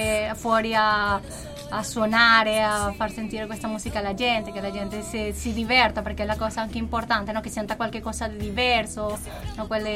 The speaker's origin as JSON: {"language": "Italian", "country": "Venezuela", "second_language": "Italian", "said": "Io mi sono laureata nel mio paese, in Venezuela"}